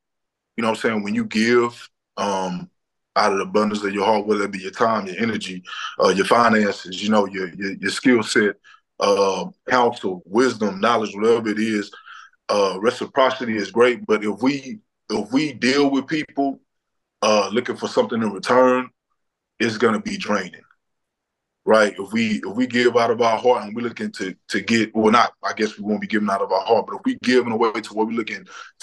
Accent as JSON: {"language": "English", "town": "Conroe", "region": "Texas", "country": "United States", "tie": "born or raised there", "said": "Man, I grew up in Conroe, Texas, and man, I've been an educator for 9 years."}